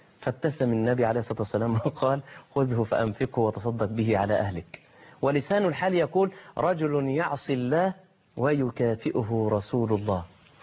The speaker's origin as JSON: {"language": "Arabic", "country": "Egypt", "said": "يعني خاصة عندنا في مصر عندهم شغل بقى الإيه"}